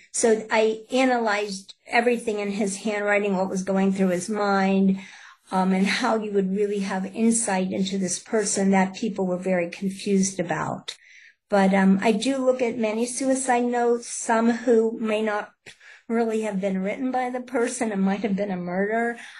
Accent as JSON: {"language": "English", "town": "Pittsburgh", "region": "Pennsylvania", "country": "United States", "said": "I'm from Pittsburgh, Pennsylvania. I started to be the consultant for handwriting cases with the Pittsburgh police."}